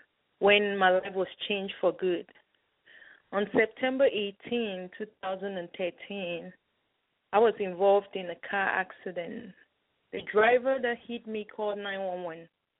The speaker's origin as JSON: {"language": "English", "country": "Cameroon", "lives_now": "Wixom, United States", "said": "I'm originally from Cameroon. I'm a U.S. citizen based here in Wixom, Michigan, member of Christ Successful Life Southfield Branch."}